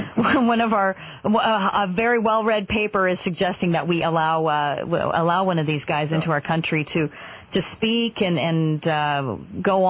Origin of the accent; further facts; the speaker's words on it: Canada; I do refer to myself as a Canadian